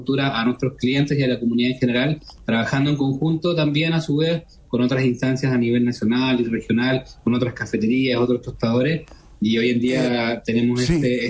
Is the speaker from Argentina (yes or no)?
no; Los Lagos, Chile; now in Puerto Natales, Chile; yo soy de Chiloé, pero vivo acá hace 11 años.